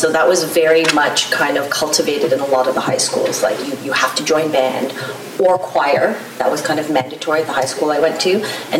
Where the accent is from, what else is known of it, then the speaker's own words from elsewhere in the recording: Toronto, Ontario, Canada; so since I'm from Toronto